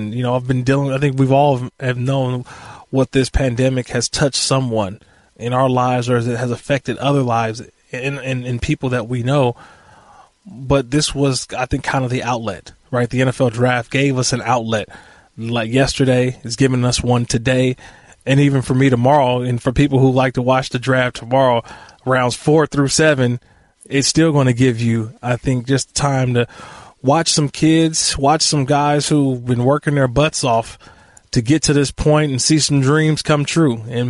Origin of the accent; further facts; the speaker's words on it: Oakland, California, United States; Or, you know, when people look at me and say, oh, where are you from? I'm from Oakland. Oh, you must be a Raider fan.